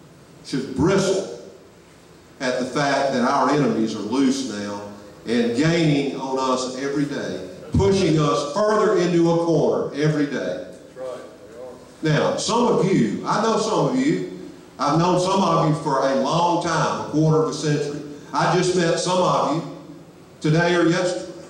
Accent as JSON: {"language": "English", "region": "Southern United States", "country": "United States", "said": "But look, this whole idea of being a warrior should not be foreign to you as a Southerner. Our history, our traditions, our culture stretching back into the mist of antiquity is that of a warrior."}